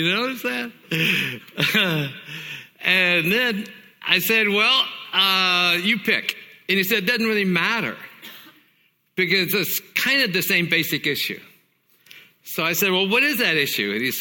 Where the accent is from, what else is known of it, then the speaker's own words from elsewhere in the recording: Tennessee, United States; also born or lived in China; I'm from Tennessee, so we say hey there a lot. We also say y'all.